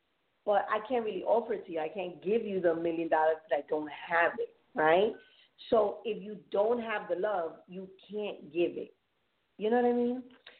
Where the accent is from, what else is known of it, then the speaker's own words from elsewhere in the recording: New York City, New York, United States; So I grew up in the Bronx in the concrete jungle.